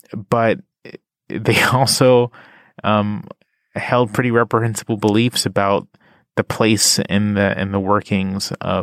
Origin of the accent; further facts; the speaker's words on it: Virginia Beach, Virginia, United States; I'm from Virginia Beach, Virginia. I'm from sort of an exurban, suburban area. I went to predominantly white public schools, including predominantly white university.